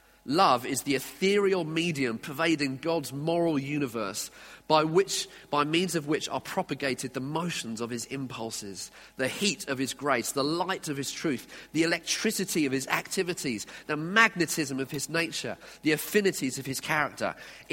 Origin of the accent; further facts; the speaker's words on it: South East England, United Kingdom; I grew up in Sussex as a teenager. And I went to a Catholic school.